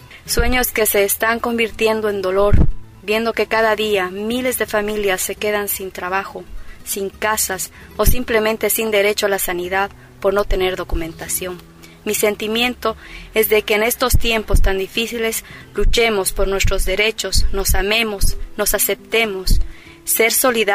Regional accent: Bolivia; now in Las Palmas de Gran Canaria, Spain; de Bolivia y vivo en Las Palmas de Gran Canaria.

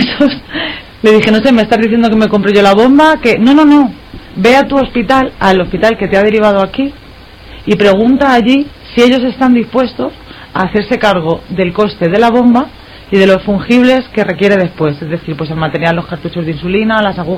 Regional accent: Rivas, Community of Madrid, Spain; tengo 29. Como sabe mucha gente aquí en el barrio, porque yo soy de Rivas de toda la vida

